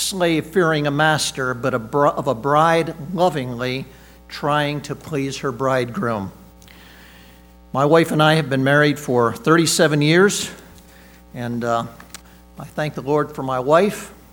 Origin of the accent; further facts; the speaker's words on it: Paraguay; moved away as an adult; I grew up down in Paraguay, South America. At the time I was 11 to 21, my mom and dad were missionaries down there